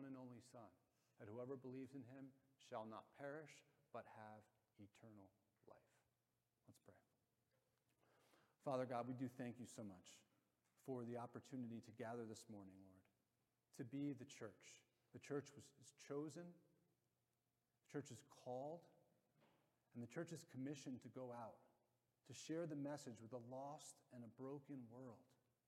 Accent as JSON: {"language": "English", "region": "New Jersey", "country": "United States", "tie": "born or raised there", "said": "I grew up in Bergen County, and there's lots of Jewish people in Bergen County."}